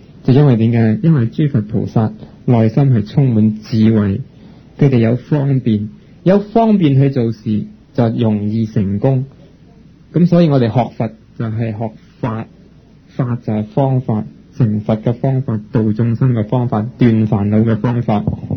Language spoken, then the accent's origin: Cantonese; China; 我哋尤其是我哋中國人呢，相信呢佛陀在世嘅時候所有嘅經典已經存在。